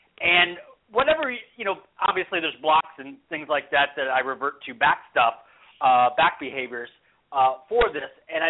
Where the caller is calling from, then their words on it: California, United States; I'm calling from California.